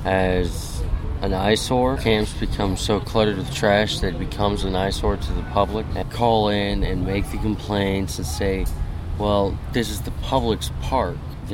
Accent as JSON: {"language": "English", "region": "Louisiana", "country": "United States", "tie": "born or raised there", "also_born_or_lived": "Tacoma / Oregon City", "lives_now": "Portland, United States", "said": "I was born in Tacoma, grew up in Louisiana, went to high school in Oregon City, Job Corps in Glide, now I'm homeless in Portland."}